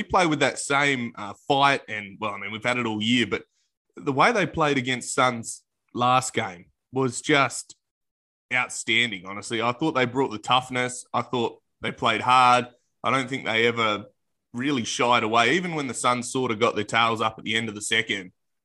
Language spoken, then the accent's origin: English; Australia; people have seen me that I'm Australian as well.